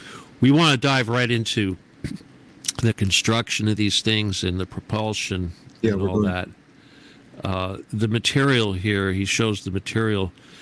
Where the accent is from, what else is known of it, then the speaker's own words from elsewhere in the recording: California, United States; born there; But first of all, I was born in California. I'm a twin, 1958.